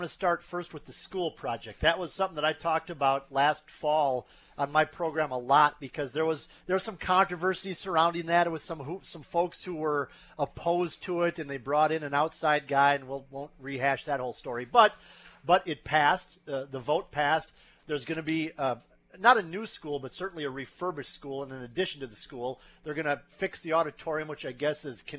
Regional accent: Alexandria, Minnesota, United States; And I'm from Alexandria originally. It's a little bit bigger town than Pelican Rapids

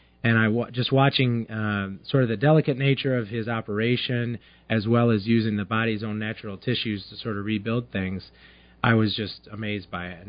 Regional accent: Grand Ledge, Michigan, United States; now in Holland, United States; I'm a Michigan native. I grew up in Grand Ledge.

